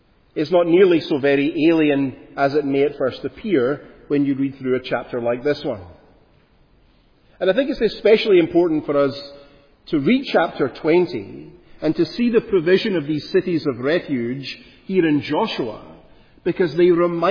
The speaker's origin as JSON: {"language": "English", "town": "Glasgow", "region": "Scotland", "country": "United Kingdom", "tie": "born or raised there", "said": "my hometown of Glasgow"}